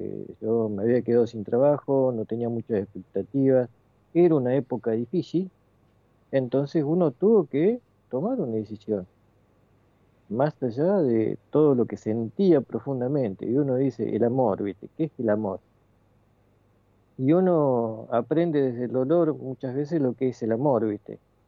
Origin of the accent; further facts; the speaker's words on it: Santo Tomé, Santa Fe, Argentina; now in Patagonia, Argentina; vivo en la Patagonia, pero soy santafesino.